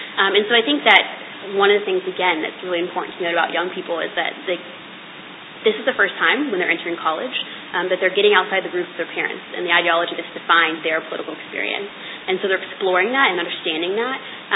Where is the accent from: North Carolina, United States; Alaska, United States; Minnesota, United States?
North Carolina, United States; I mean, I come from North Carolina.